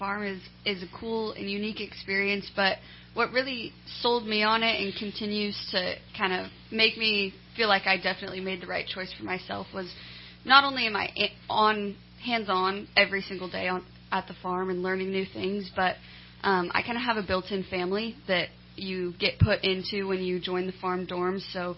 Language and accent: English; Gridley, United States; I'm from Gridley.